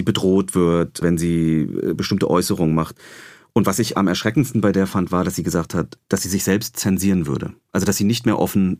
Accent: East Germany, Germany; ich komme selber aus Ostdeutschland

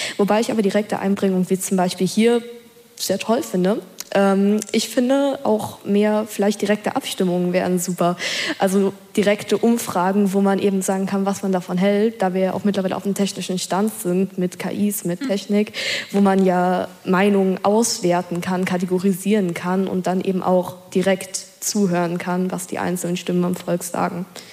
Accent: Rostock, Mecklenburg-Vorpommern, Germany; ich bin 14 Jahre, ich komme aus Rostock.

